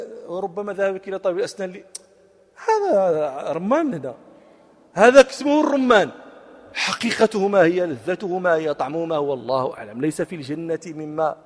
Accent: Morocco; وفي اليوم الأخير اليوم التأخر هذا كنا في مخيم لنا نحن المغاربة

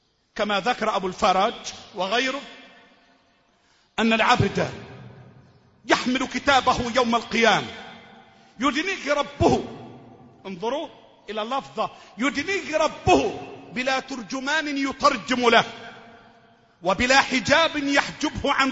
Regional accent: Egypt; اللهم احفظ بلدنا مصر

